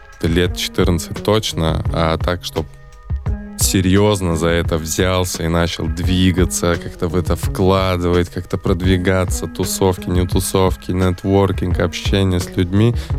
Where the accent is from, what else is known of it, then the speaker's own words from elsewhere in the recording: Samarkand, Samarqand Region, Uzbekistan; Я из Узбекистана, из города Самарканд, с очень теплой страны, где сейчас очень тепло, как в Москве.